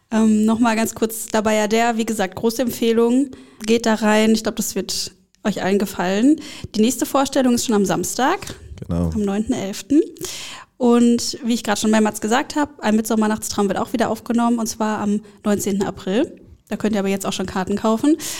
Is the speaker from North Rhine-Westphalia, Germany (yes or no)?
yes; Gelsenkirchen, North Rhine-Westphalia, Germany; ich komme aus Gelsenkirchen